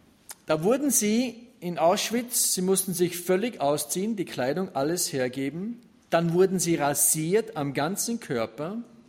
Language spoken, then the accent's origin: German; Ramsau, Styria, Austria; du kommst nach Schladming oder Ramsau, da wo ich zu Hause bin, und du kommst nach Ramsau, wo ich geboren bin und immer noch wohne